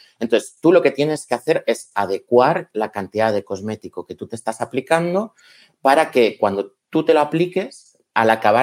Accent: León, Castile and León, Spain; Soy de León, soy cabezón.

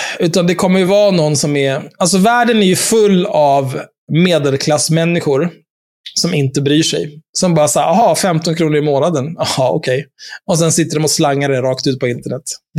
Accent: Palestine; Nej, som människorättsaktivist. Som palestinier kanske.

